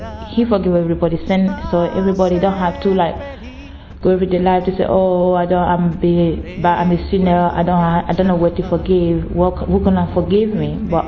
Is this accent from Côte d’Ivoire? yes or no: yes; Côte d’Ivoire; I'm from Ivory Coast.